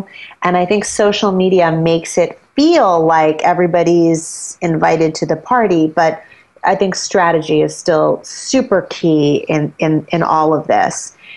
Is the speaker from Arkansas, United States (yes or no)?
no; Manhattan, New York, United States; You know, I live in Brooklyn, but I'm born and raised in Manhattan